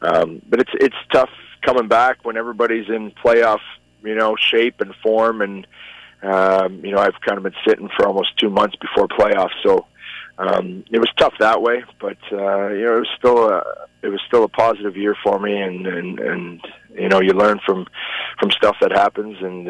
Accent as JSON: {"language": "English", "town": "London", "region": "Ontario", "country": "Canada", "tie": "born or raised there", "said": "No, I'm in London, Ontario."}